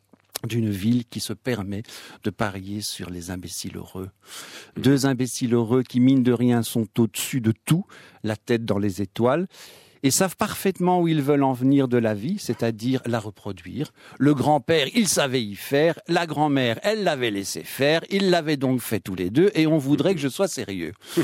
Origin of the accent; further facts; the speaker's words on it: Belgium; Et comme on est belge